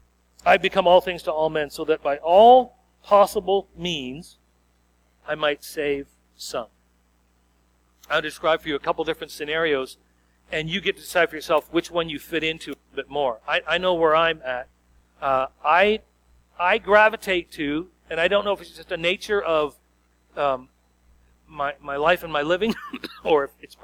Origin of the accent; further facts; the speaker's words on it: Strathroy, Ontario, Canada; I grew up in the Strathroy area. And so I went to school at SGCI in Strathroy